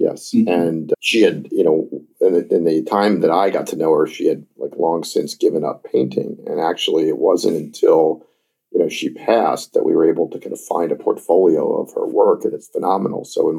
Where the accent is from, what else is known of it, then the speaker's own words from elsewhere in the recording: Rockville, Maryland, United States; I grew up in Rockville, Maryland, and, you know, I didn't, you know, certainly, you know, coming down to DC, we'd come down to museums and stuff.